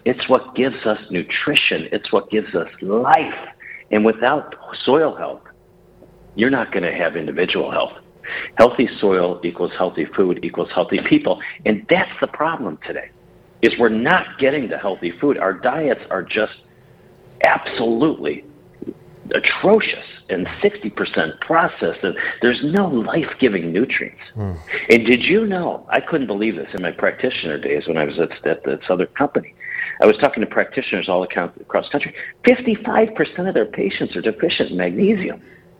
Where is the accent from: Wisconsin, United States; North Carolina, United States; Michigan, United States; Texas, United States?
Wisconsin, United States; I was driving down the roads in the lovely state of Wisconsin, my home state here.